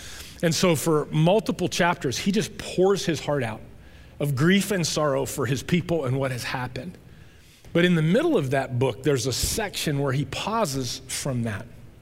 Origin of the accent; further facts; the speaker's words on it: United States; Because as an American, that's not something that's foreign to me. That's native to the American experience, isn't it?